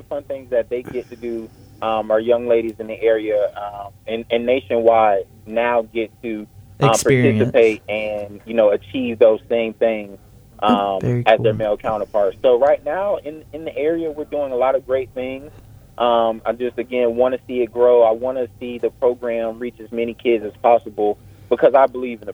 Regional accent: St. Petersburg, Florida, United States; I was born and raised in St. Petersburg, so I'm very familiar with the area

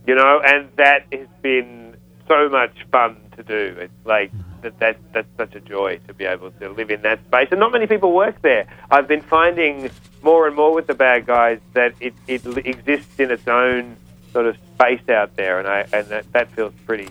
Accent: Australia; I'm Australian, obviously, and I live in a country full of terrifying animals.

